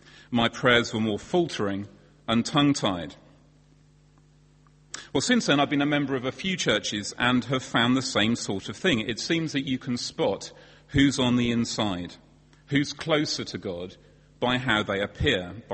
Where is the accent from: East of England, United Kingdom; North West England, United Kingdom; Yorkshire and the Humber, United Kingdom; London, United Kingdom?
East of England, United Kingdom; Bedford; Well, when I was growing up in Bedford in the 1980s, I was sure who the proper Christians were in the school's Christian Association